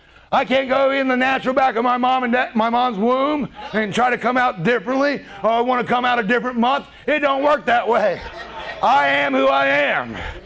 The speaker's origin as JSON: {"language": "English", "country": "United States", "said": "I got an idea that says I'm from America."}